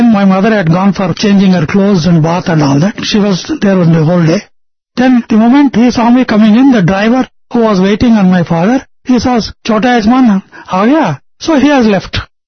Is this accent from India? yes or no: yes; Dandi Kuppam, Andhra Pradesh, India; And then we were big farmers. We come from 12 miles from Kuppam, called Dandi Kuppam.